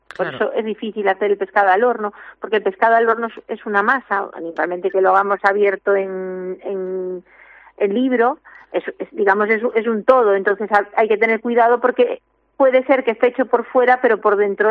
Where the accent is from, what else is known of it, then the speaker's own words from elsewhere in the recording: Galicia, Spain; como buenas gallegas que somos